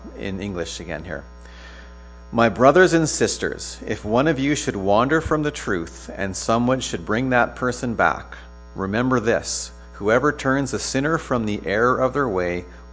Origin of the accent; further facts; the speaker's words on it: Prince George, British Columbia, Canada; And I grew up in Prince George